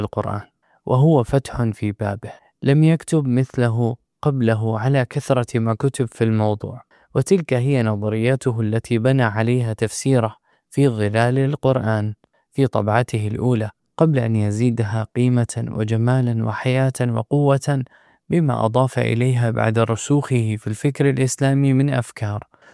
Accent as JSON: {"language": "Arabic", "region": "Upper Egypt", "country": "Egypt", "tie": "born or raised there", "said": "وقد كان في بلدتي بالصعيد من كان يحفظه"}